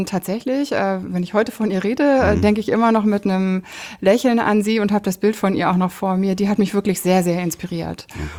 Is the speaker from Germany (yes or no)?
yes; East Germany, Germany; Ich bin im Osten aufgewachsen. Ich bin mit einem anderen Modell aufgewachsen, damit auch mit einem anderen Umfeld.